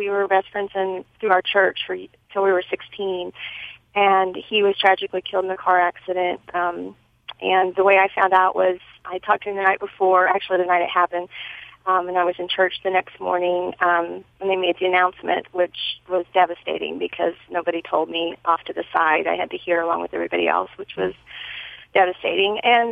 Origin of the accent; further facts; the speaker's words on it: Kansas, United States; And I went over and I said, oh, I'm from Kansas.